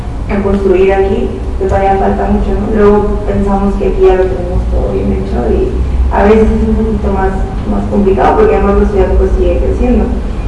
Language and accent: Spanish; Tijuana, Baja California, Mexico; Yo soy Tijuana.